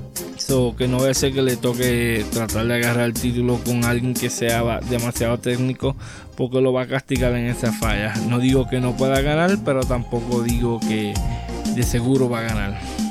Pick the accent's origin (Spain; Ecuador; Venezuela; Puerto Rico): Puerto Rico; Yo como boricua me siento orgulloso de Jason Vélez.